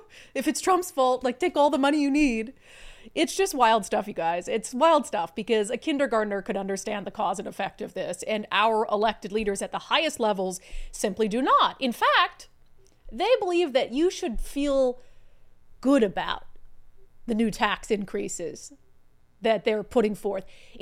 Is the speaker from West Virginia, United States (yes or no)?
no; Minnesota, United States; I'm a Minnesotan. I love ice skating. I grew up on skates.